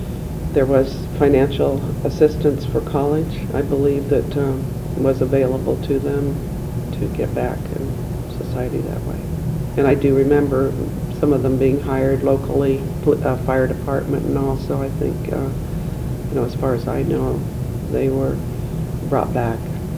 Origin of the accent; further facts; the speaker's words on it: San Marino, California, United States; because it started in my hometown in Southern California, San Marino.